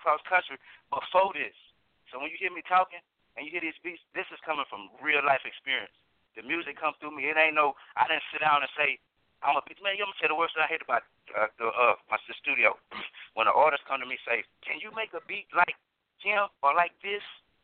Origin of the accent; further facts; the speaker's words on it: Houston, Texas, United States; I'm from Houston.